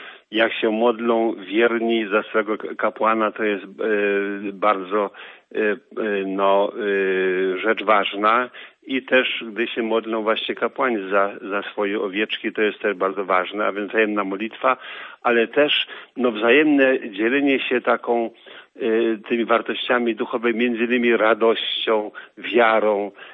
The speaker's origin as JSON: {"language": "Polish", "town": "Leżajsk", "region": "Subcarpathian Voivodeship", "country": "Poland", "tie": "born or raised there", "said": "Tak, ja pochodzę z Podkarpacia, tam urodziłem się na terenie parafii Leżańsk."}